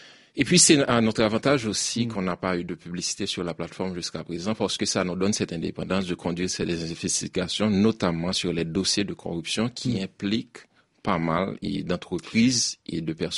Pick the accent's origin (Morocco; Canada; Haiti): Haiti; parce que moi, j'ai grandi en Haïti et toute ma vie, j'ai vu qu'il y a un État totalement irresponsable.